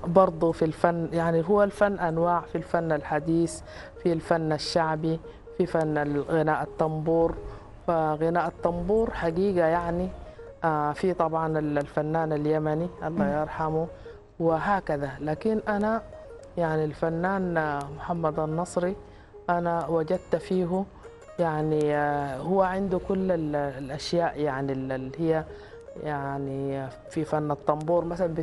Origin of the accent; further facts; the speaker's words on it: North, Sudan; انا حقيقه يعني من الشمال طبعا،